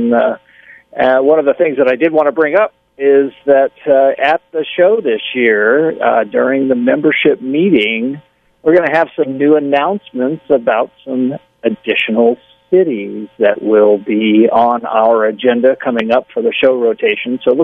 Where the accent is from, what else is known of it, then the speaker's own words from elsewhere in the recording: Florida, United States; really excited about having the show there again back in my home area. Of course, I think you know I'm from Florida originally.